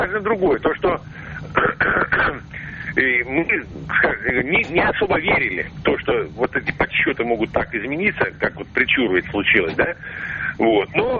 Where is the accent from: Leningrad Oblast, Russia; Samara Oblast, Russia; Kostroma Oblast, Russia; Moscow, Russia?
Samara Oblast, Russia; Samara; я из Самары.